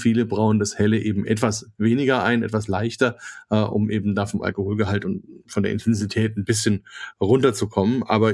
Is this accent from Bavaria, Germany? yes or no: yes; Bavaria, Germany; als Franke